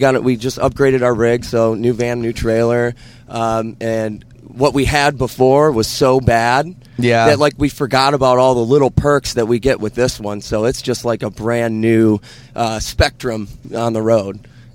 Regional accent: Downriver, Michigan, United States; I grew up in Downriver, Michigan, and I played sports throughout high school

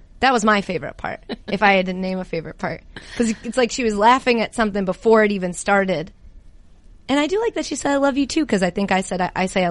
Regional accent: Boston, Massachusetts, United States; I'm from Boston, so my dad got me into, you know, baseball. My brother played hockey, and you don't really get a choice when you live in Boston.

